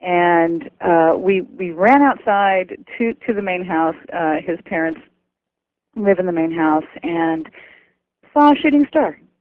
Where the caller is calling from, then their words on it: San Francisco, California, United States; calling from San Francisco.